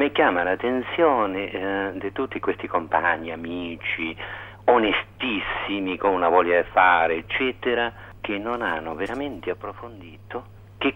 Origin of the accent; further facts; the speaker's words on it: Argentina; Italian is a second language; moved away as an adult; now in Brescia, Italy; sono argentino e sono arrivato in dicembre del 76 in Italia